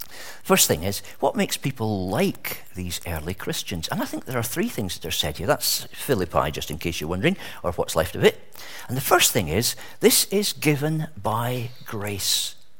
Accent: Scotland, United Kingdom; in the village I grew up with in Scotland

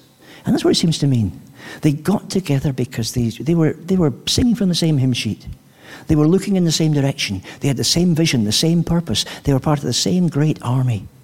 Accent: Scotland, United Kingdom; you start from 10p, which I tell you as a Scotsman is an absolute bargain.

